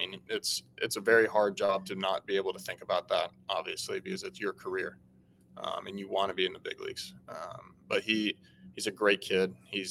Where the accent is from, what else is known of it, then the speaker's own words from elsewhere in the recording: Charlotte, North Carolina, United States; Obviously, we grew up in the Charlotte area, so big Panthers fans, too.